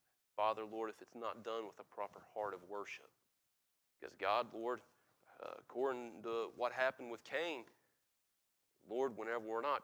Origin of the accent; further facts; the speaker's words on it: North Carolina, United States; because we grew up here in the Bible Belt of North Carolina.